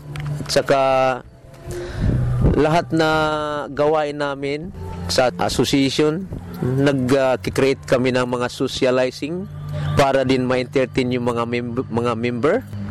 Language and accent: Tagalog; Visayas, Philippines; now in Australia; Oo, kahit nga ako, Bisaya ako, pero akala ko pagdating ko dito sa Australia